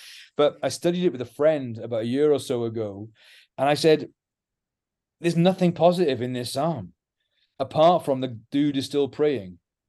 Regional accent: Wales, United Kingdom; I'm a very emotional person as a Welshman.

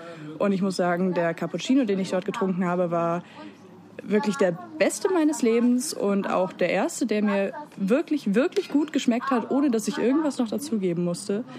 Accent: North Rhine-Westphalia, Germany; Jena hat zwar zumindest ein paar Berge, aber aufgewachsen bin ich im Münsterland, was wirklich platt wie ein Pfannkuchen ist.

